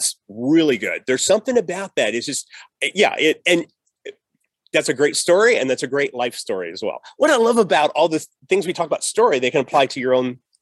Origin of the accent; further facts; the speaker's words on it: the South, United States; I can do the Southern thing too because I came from the South as well.